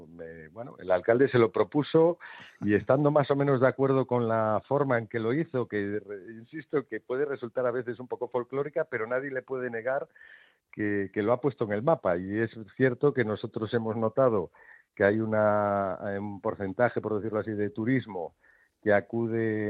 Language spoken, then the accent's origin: Spanish; Galicia, Spain; porque como buen gallego, ya sabes que como mínimo cada cosa son dos